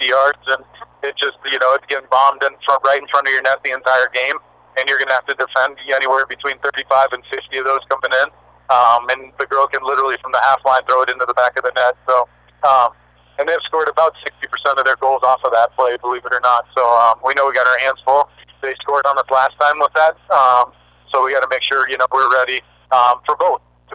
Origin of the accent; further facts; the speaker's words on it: New Orleans, Louisiana, United States; I grew up in New Orleans. My grandpa worked for the New Orleans Saints back in the day.